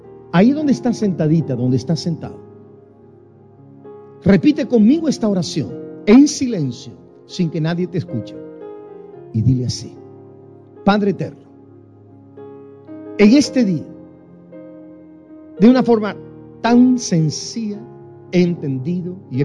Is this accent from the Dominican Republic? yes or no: no; Guatemala; No, le dije, pero soy guatemalteco. Y mi corazón es chamo, magallanero.